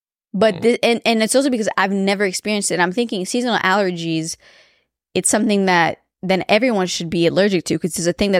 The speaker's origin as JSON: {"language": "English", "country": "Romania", "tie": "born or raised there", "said": "Just moving, like, in growing up in Romania."}